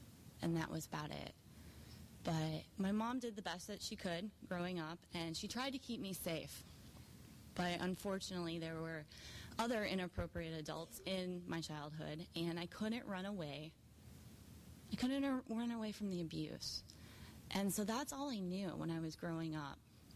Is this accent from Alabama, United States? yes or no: no; Detroit, Michigan, United States; I'm from Detroit. If you can't tell, I'm pretty thuggish. I had that Detroit thug in me.